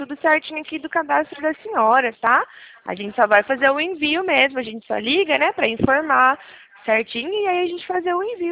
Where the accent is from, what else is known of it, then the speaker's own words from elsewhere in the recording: Belo Horizonte, Minas Gerais, Brazil; Eu sou aqui de BH, tá?